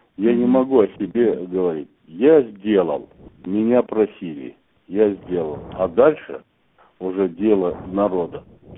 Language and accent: Russian; Kazakhstan; Так уж судьба мне сделала такой подарок, что в Казахстане я, как первооткрыватель космоса казах, я эти две даты отмечаю.